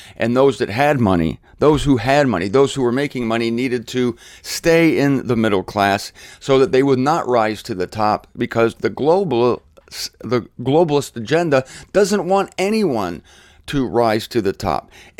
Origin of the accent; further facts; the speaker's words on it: Canton, Ohio, United States; I like my hometown of Canton, Ohio.